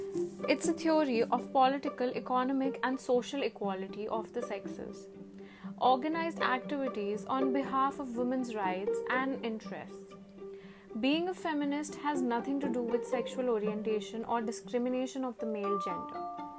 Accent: India; I come from India

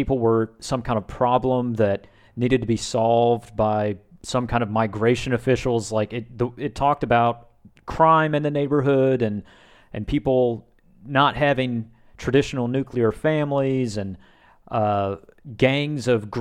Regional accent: Alabama, United States; now in Chicago, United States; I think I've mentioned before, I'm myself from Alabama and I moved to Chicago

